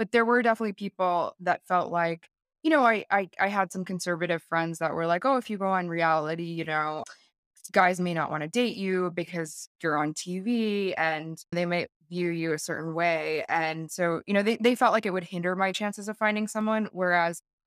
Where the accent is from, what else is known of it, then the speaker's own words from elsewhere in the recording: New Jersey, United States; now in New York City, United States; So I currently live in New York City. I grew up in New Jersey, and I've been in this area pretty much my whole life.